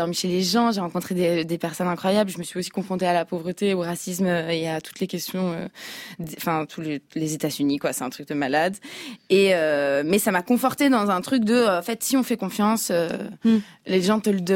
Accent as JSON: {"language": "French", "country": "Switzerland", "tie": "born or raised there", "said": "Moi, j'ai grandi en Suisse, qui est un pays qui est quand même très, très privilégié."}